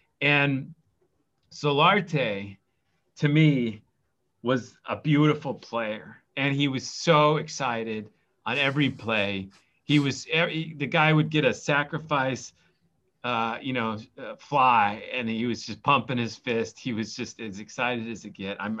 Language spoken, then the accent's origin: English; Colorado, United States; moved away; also born or lived in Greeley / Salt Lake City; So I grew up in, I was born in Greeley, Colorado, grew up in Northern Colorado, and there was no baseball, professional baseball nearby at all.